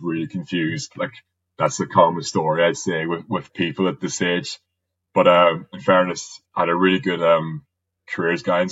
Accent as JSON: {"language": "English", "region": "County Donegal", "country": "Ireland", "said": "like, I'm from Donegal, it's not too far away."}